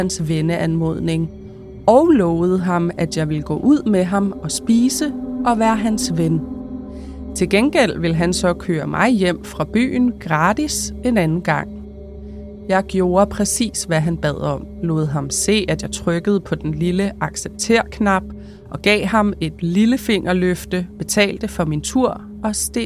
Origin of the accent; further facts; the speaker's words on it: Esbjerg, Region of Southern Denmark, Denmark; Vi kommer begge fra Esbjerg, så det var noget af en omvæltning.